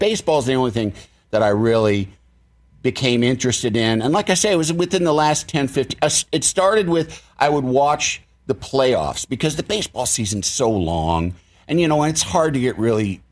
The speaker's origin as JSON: {"language": "English", "region": "Illinois", "country": "United States", "said": "from Illinois."}